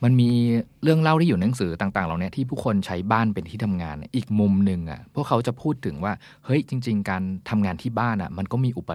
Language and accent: Thai; Northern Thailand, Thailand; ผมเป็นคนเหนือใช่ไหมแล้วการเป็นคนเหนือเนี่ยคือมันมีรสชาติอาหารเหนือที่แม่เป็นคนทำให้เรากินแต่เด็กมาแล้ว